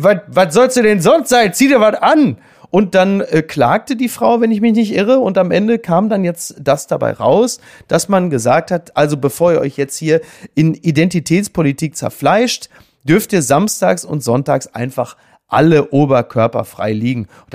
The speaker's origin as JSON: {"language": "German", "town": "Castrop-Rauxel", "region": "North Rhine-Westphalia", "country": "Germany", "said": "ich komme aus Castrop-Rauxel"}